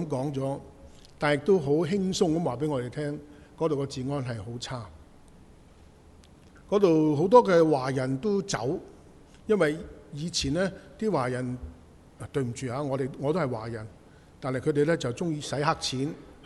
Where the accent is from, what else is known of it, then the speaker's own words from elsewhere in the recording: China; 但是很有趣，我们中国人多数都是先敬罗衣后敬人